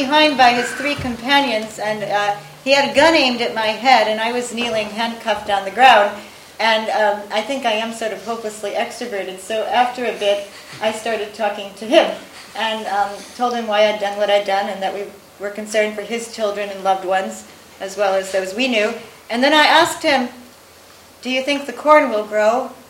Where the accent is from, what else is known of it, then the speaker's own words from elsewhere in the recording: United States; most pronouncedly a readiness promoted by the country that I come from the United States